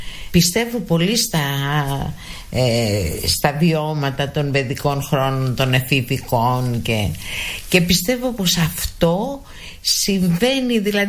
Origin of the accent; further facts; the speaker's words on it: Ano Syros, South Aegean, Greece; born there; Λοιπόν, εγώ γεννήθηκα στην Άνω Σύρα, απάνω χώρα τη λέγανε τότε.